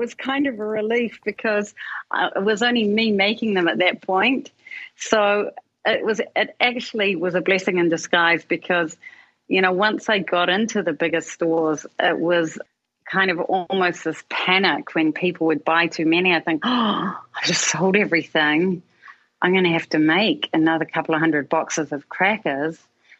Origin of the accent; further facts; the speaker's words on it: Wellington, New Zealand; But yeah, Wellington. I grew up in Wellington and loved my childhood. It was a great time. I studied at Victoria. So yeah, Wellington's my home.